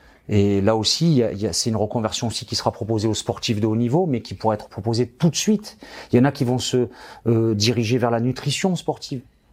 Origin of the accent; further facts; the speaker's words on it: France; ce qui n'est pas encore gagné ici, chez nous, en France